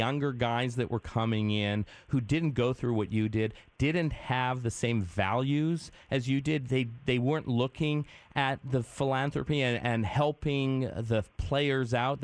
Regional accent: Winnipeg, Manitoba, Canada; I'm from Winnipeg.

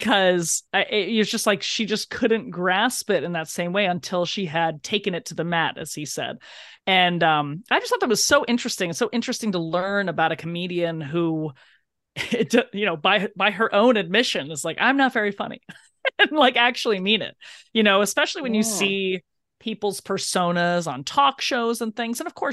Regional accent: New Jersey, United States; now in New York, United States; I live in New York. I'm from New Jersey. I'm from the East Coast, and I have visited the West Coast and other places in the country

